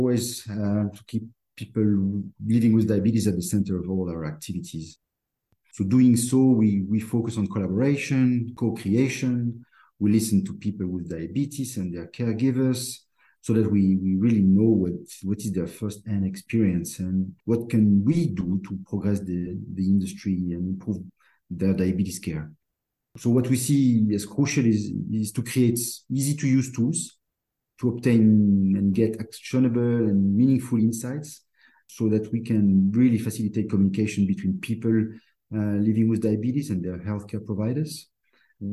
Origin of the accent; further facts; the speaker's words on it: Brazil; accent: French; English is a second language; also born or lived in Colombia / France; I'm French, as you can probably tell by my accent. Although I was born in Colombia and I grew up in Brazil